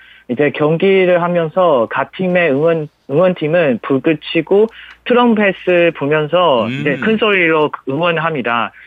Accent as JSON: {"language": "Korean", "country": "Taiwan", "second_language": "Korean", "said": "제가 대만에서 태어난 순수한 대만 사람이고요."}